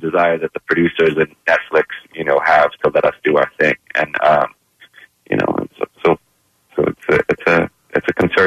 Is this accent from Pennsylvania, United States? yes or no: yes; Philadelphia, Pennsylvania, United States; But you know, I grew up in Philadelphia, so I guess I just got the Philly gene.